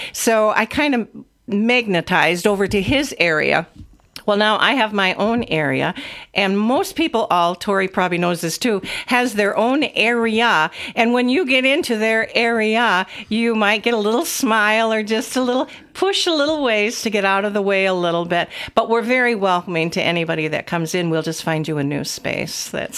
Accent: Avoca, Wisconsin, United States; I come from Avoca, which I think is a long enough ways.

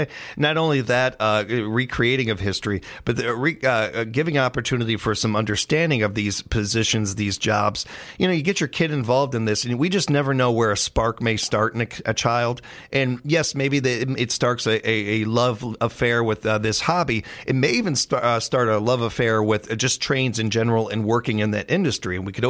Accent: Chicago, Illinois, United States; And I grew up in Chicago, so you got the L train.

